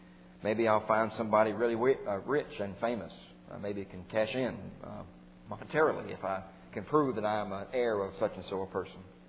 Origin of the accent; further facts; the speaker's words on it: Kentucky, United States; Where I come from Kentucky. And horses are champions up there.